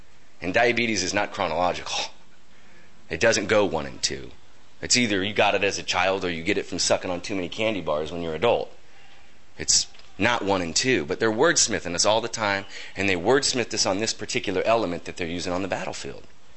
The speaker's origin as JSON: {"language": "English", "region": "California", "country": "United States", "tie": "born or raised there", "said": "I was raised in the Bay Area. Berkeley, Oakland, San Francisco, and Santa Cruz."}